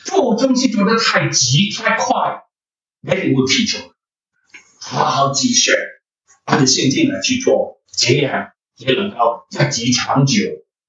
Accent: China; 因为我们中国人都不愿意做这些工作

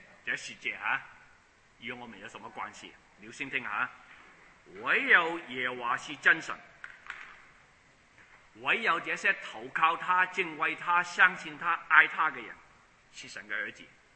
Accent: China; 我们中国人很多人都是以前都是拜偶像啊

